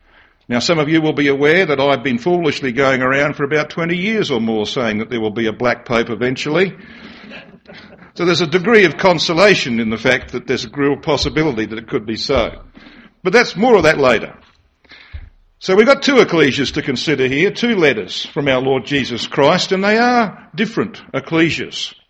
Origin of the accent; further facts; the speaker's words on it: Australia; You expected that being an Australian, I would speak for at least an hour